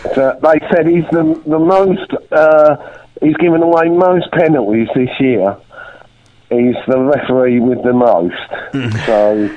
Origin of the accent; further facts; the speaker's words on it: Poplar, London, United Kingdom; born there; accent: Cockney; now in Suffolk, United Kingdom; Well, I live in Suffolk now, but I was born in Poplar, so that makes me, and at Poplar Hospital.